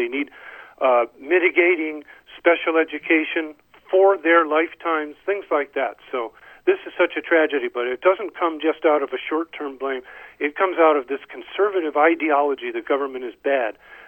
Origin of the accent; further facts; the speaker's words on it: Michigan, United States; by the way, I am from Michigan.